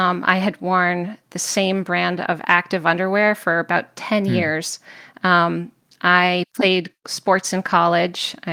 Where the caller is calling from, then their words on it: Lakeville, Connecticut, United States; I'm calling in from Lakeville, Connecticut.